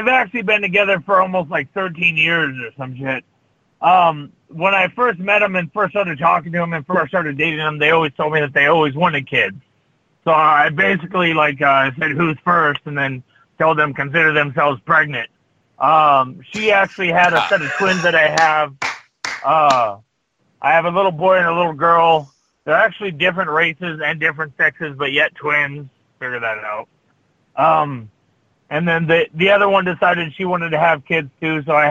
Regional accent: Las Vegas, Nevada, United States; Tagging with Sin in Vegas, my hometown.

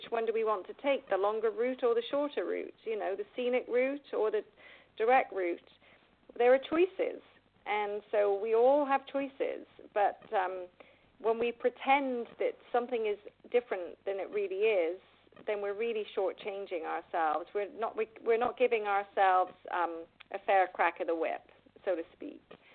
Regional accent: England, United Kingdom; now in United States; I became a U.S. citizen, but I'm still, you know, I have dual citizenship in England. Yes, I'm from England.

